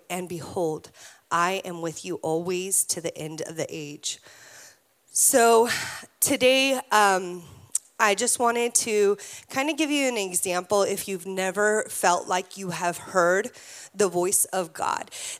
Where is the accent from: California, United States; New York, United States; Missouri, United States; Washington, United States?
California, United States; So we are from California. Please do not boo me off the stage. We came here and we left our youth group there.